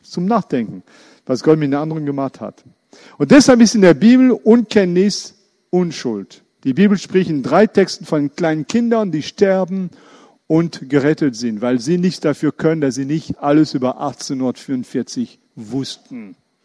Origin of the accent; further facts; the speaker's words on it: Iran; German is a second language; now in Germany; ich komme aus dem Iran, ich wusste das nicht